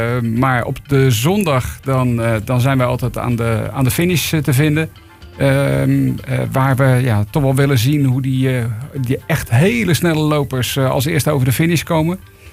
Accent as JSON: {"language": "Dutch", "country": "Netherlands", "said": "Ja, daar zijn we Nederlanders voor."}